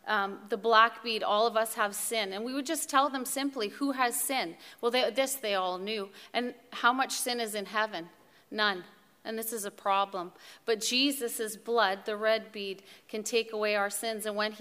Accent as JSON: {"language": "English", "country": "Canada", "said": "I'm from Canada."}